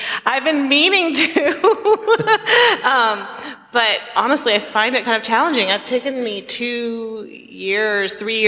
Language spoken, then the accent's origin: English; California, United States; I grew up in Silicon Valley.